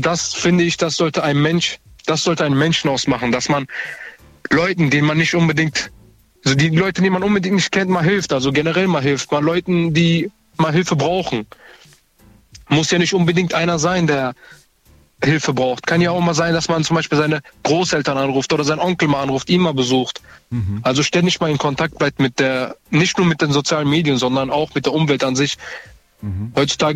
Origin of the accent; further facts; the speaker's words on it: Germany; born there; Ich bin hier in Deutschland geboren.